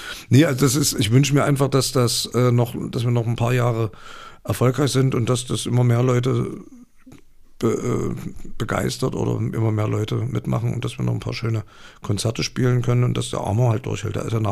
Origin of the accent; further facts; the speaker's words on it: Saxony, Germany; accent: Saxon; an unserem Dialekt auch gehört, wo wir herkommen. Das haben wir auch nie versteckt. Das war nie ein Thema. Die haben sich viele drüber lustig gemacht und versucht dann auch Sächsisch zu reden